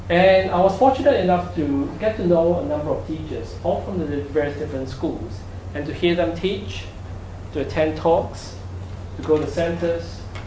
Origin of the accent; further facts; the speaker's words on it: Penang, Malaysia; I grew up in Malaysia, which is a Buddhist country. Well, the area that I was in is a Buddhist area. It's really an Islam or Muslim country. But where I'm at, I'm based in Penang